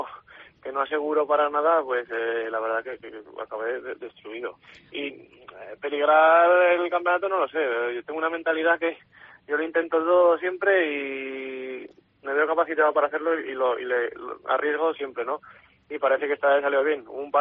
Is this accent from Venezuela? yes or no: no; Spain; los españoles somos